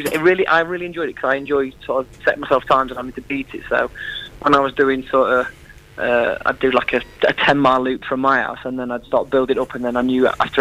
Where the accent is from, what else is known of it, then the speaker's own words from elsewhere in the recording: Nottingham, East Midlands, United Kingdom; Obviously we're all from Nottingham area